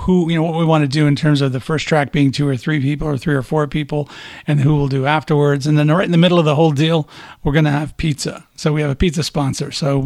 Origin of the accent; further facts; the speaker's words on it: Midwest, United States; now in Arizona, United States; For me, I grew up in the Midwest and go up to northern Minnesota for Christmas sometimes, which was nuts. Go ice fishing and all that. And now that I've been in Arizona for 30 years and my blood's thin